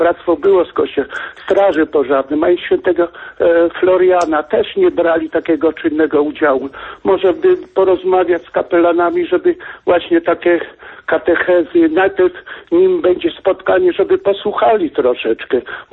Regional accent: Pomeranian Voivodeship, Poland; ja pochodzę z Kaszub. No wiedziałem o prymasie, ale tak skromne to było na naszych terenach

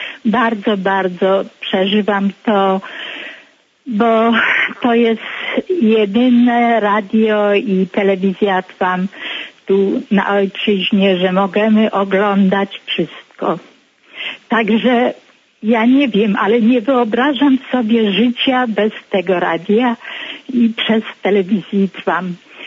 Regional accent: Rabka, Lesser Poland, Poland; może pielgrzymka jest tam z Rabki, to z moich stron

